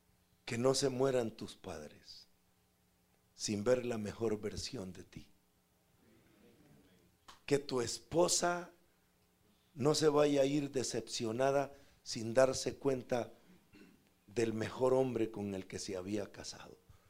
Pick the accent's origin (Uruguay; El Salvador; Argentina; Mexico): El Salvador; San Francisco Gotera, Morazán; Cuando llegaba a mi pueblo, donde yo había crecido, a San Francisco Gotera, Morazán